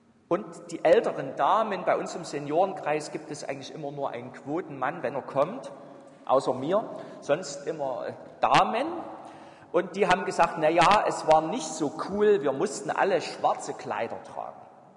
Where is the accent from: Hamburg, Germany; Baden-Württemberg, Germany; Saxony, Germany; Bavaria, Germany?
Saxony, Germany; Crimmitschau; In meiner Heimatgemeinde in Grimmitschau, St. Johannes